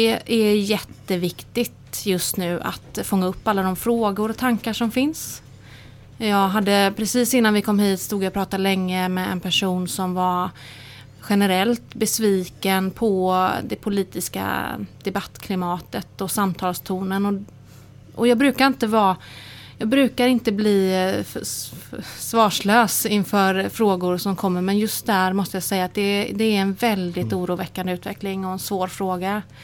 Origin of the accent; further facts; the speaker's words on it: Gothenburg, Västra Götaland County, Sweden; also born or lived in Stockholm; Så efter att ha bott där ungefär 4 år så flyttade jag tillbaka igen. Så jag är en urgöteborgare, föddes i Angered i Eriksbo.